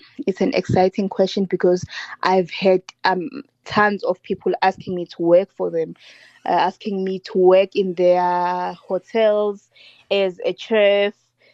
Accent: Mbangeni, Mpumalanga, South Africa; but for now, I was only operating around Mbangeni, which is my hometown. But however, beginning of May, I'll be located in Durban.

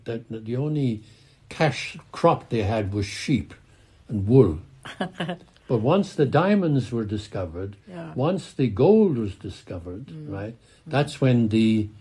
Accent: England, United Kingdom; born there; Well, my parents are Irish, but I was born in England.

